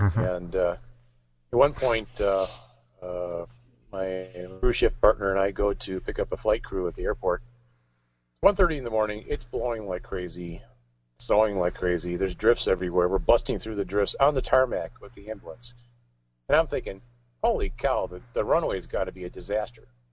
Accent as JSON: {"language": "English", "region": "North Dakota", "country": "United States", "said": "Yeah, really. We're from North Dakota."}